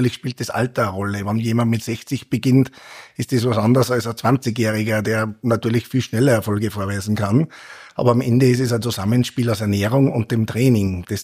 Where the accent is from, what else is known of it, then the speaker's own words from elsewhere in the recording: Linz, Upper Austria, Austria; born there; also born or lived in Salzburg; Ich bin aber geboren in Linz und habe wieder zu meinen Wurzeln zurückgefunden und fand den Markt hier einfach so super interessant und so bin ich zurück.